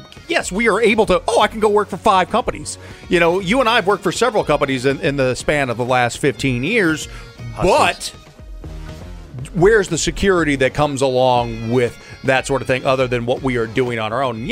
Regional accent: St. Louis, Missouri, United States; Plenty of people when I grew up in St. Louis worked for that, or and had great lives.

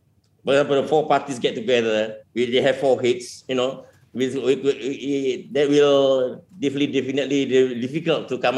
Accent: Malaysia; We are from Malaysia.

